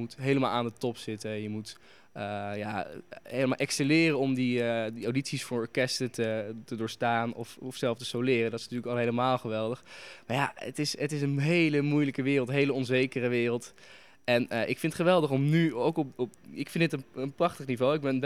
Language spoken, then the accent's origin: Dutch; Amsterdam, North Holland, Netherlands; En waar we ook als Amsterdammers echt wel trots op kunnen zijn...